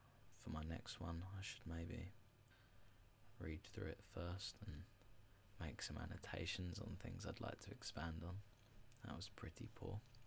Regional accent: Medway, South East England, United Kingdom; I'm from Medway. I draw from what I know. That isn't a joke.

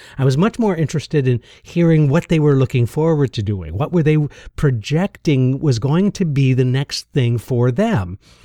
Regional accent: Michigan, United States; I'm from Michigan and from a large, large family.

